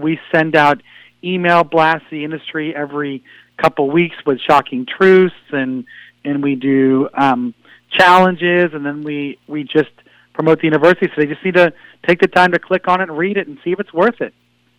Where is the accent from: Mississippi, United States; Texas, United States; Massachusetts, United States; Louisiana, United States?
Texas, United States; San Antonio; I'm selfish because I grew up in San Antonio, and I was thinking that I wanted to go to San Antonio because it's a cool city and people would like it.